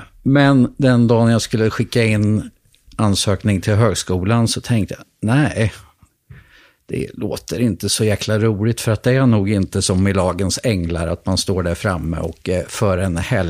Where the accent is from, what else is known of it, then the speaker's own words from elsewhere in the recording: Karlskoga, Örebro County, Sweden; Jag är uppväxt i Sverige i en stad som heter Karlskoga. Mm. Ligger mellan Örebro och Karlstad.